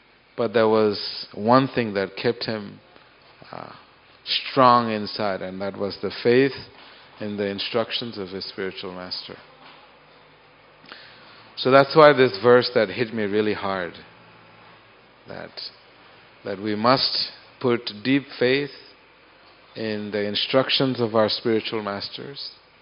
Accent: Mayapur, West Bengal, India; I grew up in Mayapur. You know, Mayapur is a very complex place and very diverse psychologically, intellectually, geographically

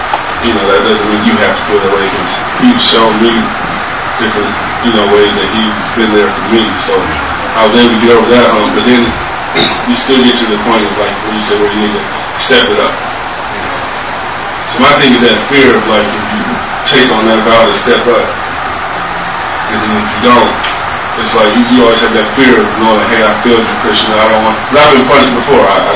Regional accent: West Virginia, United States; I was just saying I was born and raised in the movement, and I grew up in West Virginia around the time all of the incident that took place

